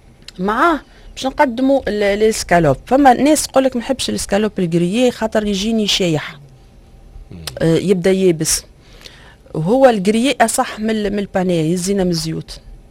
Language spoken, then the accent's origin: Arabic; Tunisia; ودخلت توا ثقافه الكريم فريش في الكوجينه عندنا في تونس.